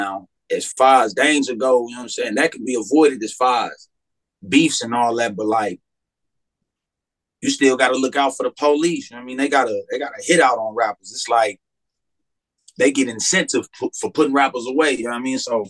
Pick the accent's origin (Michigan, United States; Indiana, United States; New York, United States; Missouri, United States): Indiana, United States; Gary; But it was one of the wickedest neighborhoods in Gary. You know what I'm saying? I'm from the Valley.